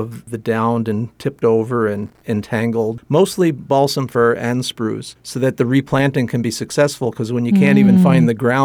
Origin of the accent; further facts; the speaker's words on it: East Coast, United States; But where I grew up in the East Coast, gypsy moths were the thing to worry about